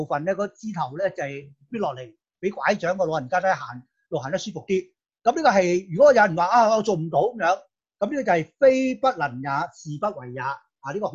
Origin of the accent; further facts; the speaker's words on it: Hong Kong; 而家作為香港人啊，我令到咧香港唔再俾中共統治咁樣